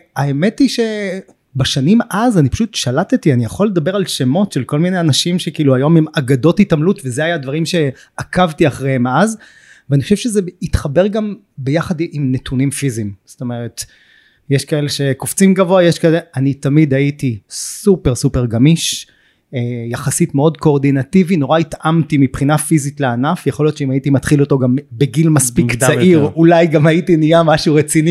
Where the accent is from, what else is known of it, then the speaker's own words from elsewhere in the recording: Yavne, Central District, Israel; אני גדלתי ביבנה.